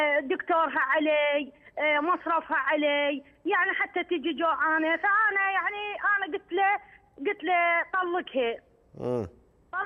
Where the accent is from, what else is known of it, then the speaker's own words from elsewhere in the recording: Iraq; هناك عندنا بالعراق ناخذ منهم سمك